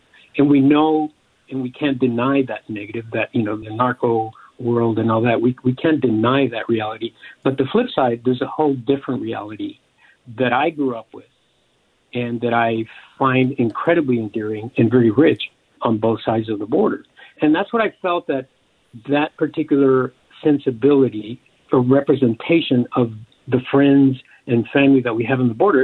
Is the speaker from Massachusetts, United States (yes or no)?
no; El Paso, Texas, United States; growing up in El Paso, it seemed more urbanized, more industrialized.